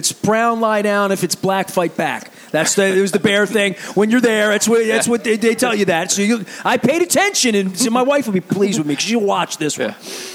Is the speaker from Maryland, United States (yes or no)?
yes; Dundalk, Maryland, United States; I'm from Dundalk. I've been here my whole life.